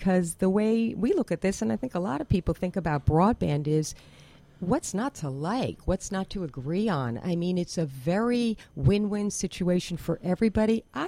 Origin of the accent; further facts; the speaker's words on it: Greenville, New York, United States; I'm from Greenville, and my partner is from the Durham, town of Durham.